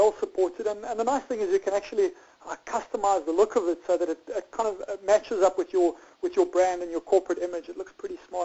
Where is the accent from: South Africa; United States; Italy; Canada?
South Africa; moved away as an adult; now in Northern Ireland, United Kingdom; I'm in Northern Ireland. I'm a South African entrepreneur. I moved to Northern Ireland about 4 or 5 months ago to take a semi-retirement.